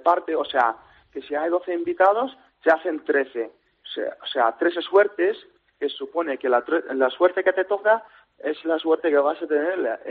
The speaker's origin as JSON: {"language": "Spanish", "town": "Pleven", "region": "Pleven Province", "country": "Bulgaria", "second_language": "Spanish", "lives_now": "Spain", "said": "No, soy de la provincia, soy de Pleven."}